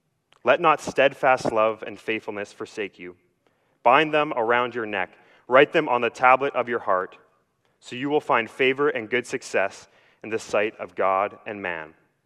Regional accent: Vernon, British Columbia, Canada; If you do not know, I grew up in Vernon, BC, and I moved down here a little over a year ago.

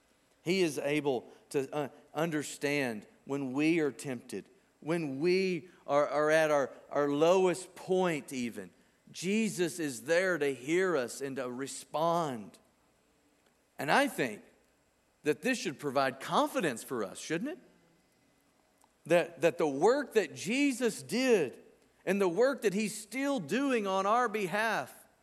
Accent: Arkansas, United States; And I was able to spell that right, even though I'm from Arkansas.

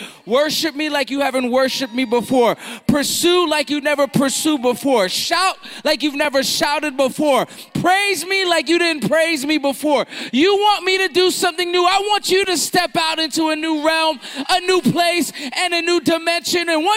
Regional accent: New York, United States; now in Philadelphia, United States; I'm not from Philadelphia, even though I live in Philadelphia. I'm from New York.

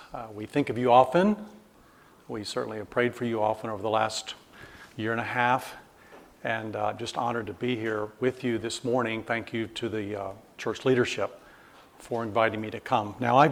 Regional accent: Alabama, United States; accent: Southern; I'm not from around here originally. Some people hear where I'm from and others don't. I grew up in Alabama, used to have a very thick southern accent.

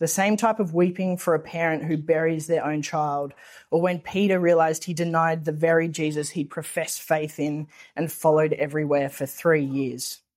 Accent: Bathurst, New South Wales, Australia; Back in year 9, growing up in Bathurst, one of our teachers signed us up for a course over the holidays.

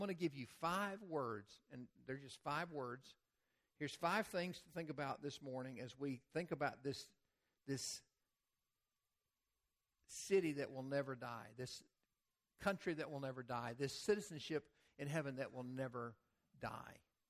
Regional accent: United States; Sometimes I want to go around the world and say, I'm an American.

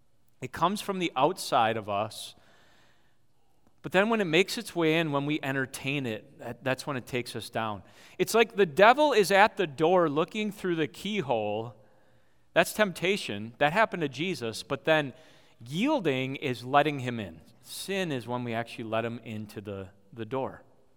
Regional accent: Kewaskum, Wisconsin, United States; We got Jordan Stoltz, right, from Kewaskum, Wisconsin, my hometown.

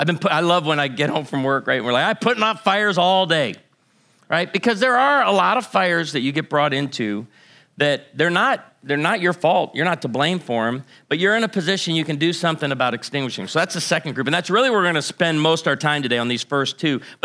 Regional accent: Illinois, United States; I grew up outside of Chicago. We didn't have cedar in Chicago

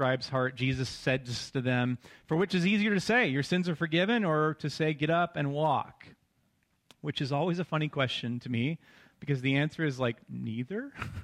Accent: Washington, United States; I get the sads every year around this time, and I grew up in Washington.

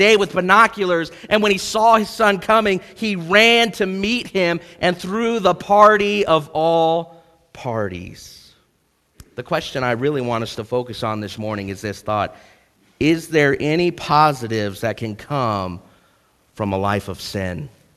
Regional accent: United States; I am so thankful, maybe more than others at times, of my freedom as an American.

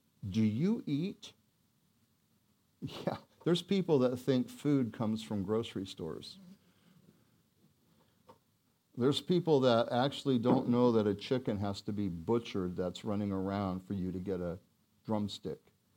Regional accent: Oregon, United States; Clear cutting. I'm from Oregon.

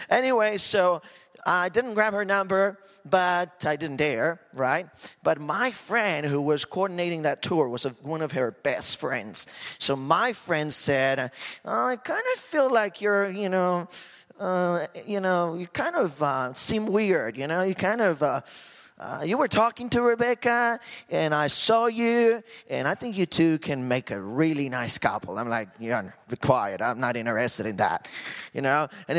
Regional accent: Costa Rica; You know, I started back in my home country, Costa Rica.

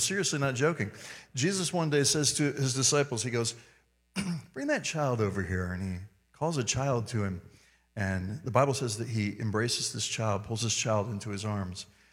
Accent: the South, United States; I come from the South, and so we have a lot of interaction in the South.

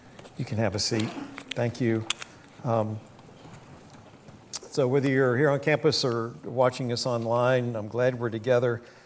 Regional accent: West Virginia, United States; I'm from West Virginia, and I'm fairly simple.

